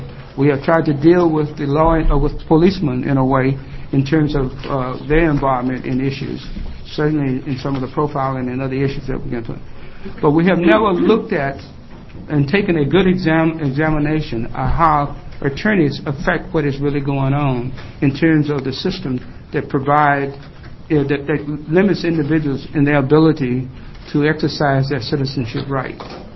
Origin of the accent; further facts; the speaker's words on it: Texarkana, Texas, United States; now in Corvallis, United States; and I currently reside in Corvallis, Oregon. I grew up in Texarkana, Texas, and attended segregated elementary, junior high, high schools.